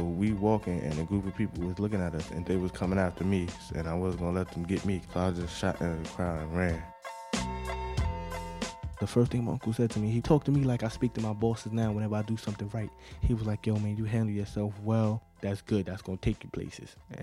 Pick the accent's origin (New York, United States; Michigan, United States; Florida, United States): New York, United States; Bronx; I grew up in the Bronx. I didn't know my father at all